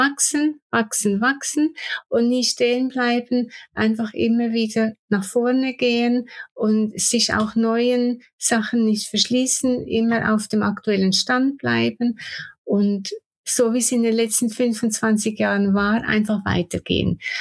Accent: Switzerland; Ich komme aus der Schweiz, deswegen.

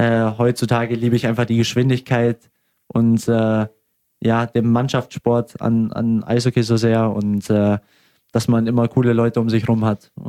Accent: Augsburg, Bavaria, Germany; als Augsburger in Augsburg

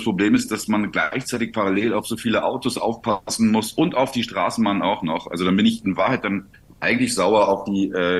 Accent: Rhineland, Germany; now in Vienna, Austria; da wo ich herkomme im Rheinland, sind die Leute so optimistisch.

